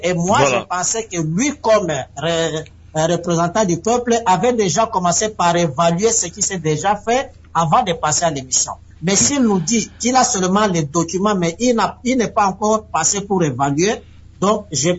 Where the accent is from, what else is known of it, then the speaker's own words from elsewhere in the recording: DR Congo; chez nous en République démocratique du Congo